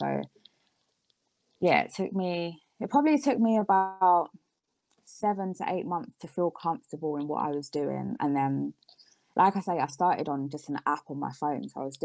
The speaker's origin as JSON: {"language": "English", "region": "London", "country": "United Kingdom", "said": "I am from South London"}